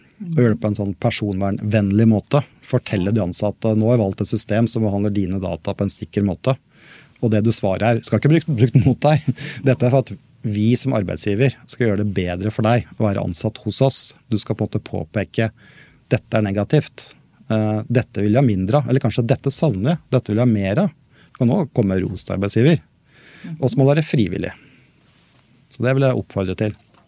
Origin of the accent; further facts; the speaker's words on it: Toten, Innlandet, Norway; skriv ting om at jeg kommer fra Toten fra Nedre Inndal, for da vet alle hvem jeg